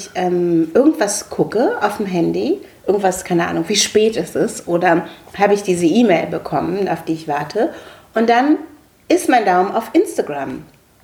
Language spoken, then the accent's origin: German; Lower Saxony, Germany; aus meiner Heimat, aus dem Wendland.